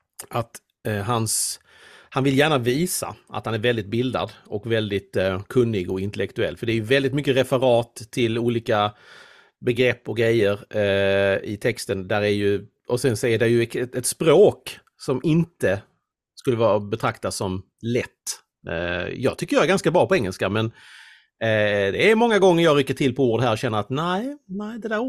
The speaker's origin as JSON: {"language": "Swedish", "country": "Sweden", "said": "Och som svensk känner jag mig väldigt så påmind om att även om jag tycker att jag är bra på engelska så nej, det är jag inte riktigt."}